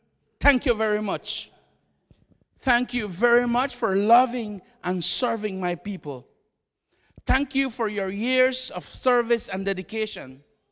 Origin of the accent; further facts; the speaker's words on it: Belize; I come from Belize. I don't believe there and so on. He had me to talk like this, right? So Belize is, they know Belize because they say we talk English. But as a matter of fact, we not talk English. We talk Creole.